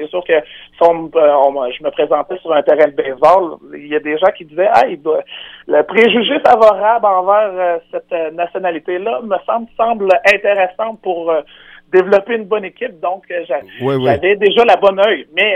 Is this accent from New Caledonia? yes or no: no; Rivière-du-Loup, Quebec, Canada; Je viens de Rivière-du-Loup, j'ai grandi ici, en région.